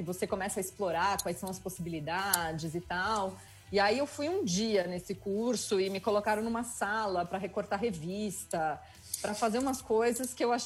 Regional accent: Porto Alegre, Rio Grande do Sul, Brazil; moved away as an adult; also born or lived in Belém; now in São Paulo, Brazil; Eu nasci em Belém do Pará junto com meu irmão. E aí, a gente foi parar em Porto Alegre. Eu tinha por volta de uns 11 anos. Então, na verdade, eu passei toda a minha pré-adolescência, adolescência em Porto Alegre. Estudei lá, me formei lá, conheci o meu marido lá.

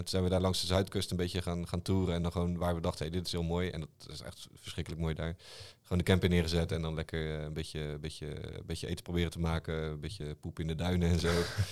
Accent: Brielle, South Holland, Netherlands; born there; Ja, ik ben geboren in Brielen.

